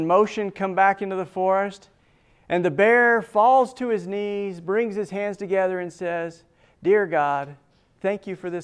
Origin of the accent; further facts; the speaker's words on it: Rigby, Idaho, United States; I'm from Rigby, Idaho, the birthplace of television.